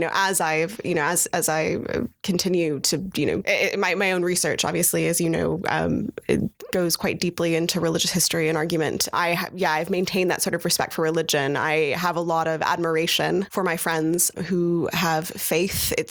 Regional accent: United States; I was so fortunate to have growing up in the United States was a profound sense of, how lucky I was to be where I was

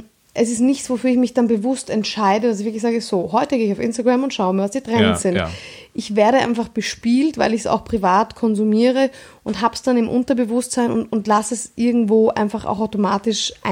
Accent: Vienna, Austria; ich bin Wienerin

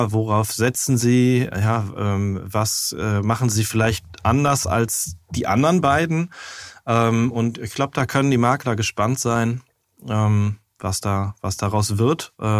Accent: Dortmund, North Rhine-Westphalia, Germany; born there; Also ich komme ja gebürtig aus Dortmund

